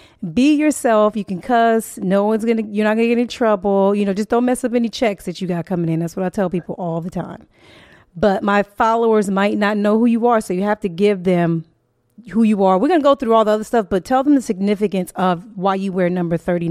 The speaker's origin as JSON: {"language": "English", "town": "St. Louis", "region": "Missouri", "country": "United States", "lives_now": "Florida, United States", "said": "You know, I'm from St. Louis or whatever. My dad has been living here in South Florida with us since the summer."}